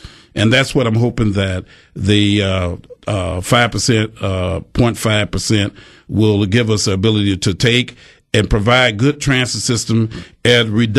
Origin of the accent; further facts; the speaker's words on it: Milwaukee, Wisconsin, United States; I was raised in Milwaukee. I went to grade school, high school here, and I'm a product of blue collar.